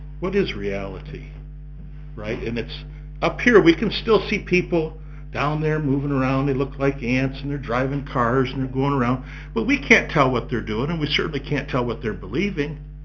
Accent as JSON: {"language": "English", "country": "Ireland", "said": "Well, I'm Irish. I don't like that."}